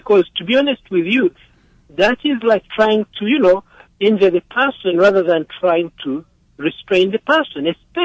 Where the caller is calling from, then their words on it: Maryfield, Virginia, United States; I'm calling from Virginia. Maryfield, Virginia. It's next Tyson's Corner.